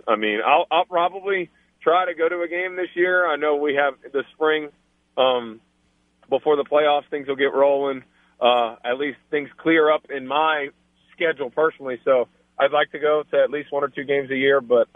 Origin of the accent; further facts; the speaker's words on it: New Orleans, Louisiana, United States; I grew up in New Orleans when the Pelicans were essentially about to leave New Orleans